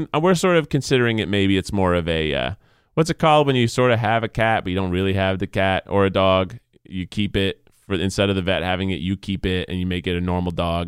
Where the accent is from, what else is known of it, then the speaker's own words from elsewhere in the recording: Tennessee, United States; I grew up in Tennessee when we always took in strays.